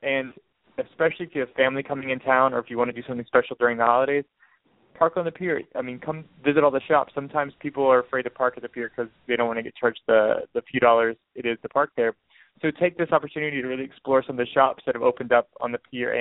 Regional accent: the South, United States; I'm from the South originally, so we had some White Castles, but Crystal was our big thing.

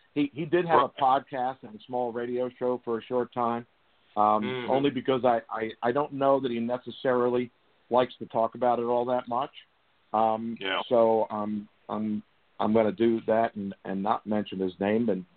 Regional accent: New Jersey, United States; now in North Carolina, United States; I'm from New Jersey, if for those of the folks that out there that don't know, from the southern part of the state. Spent a lot of time in the Jersey Pines.

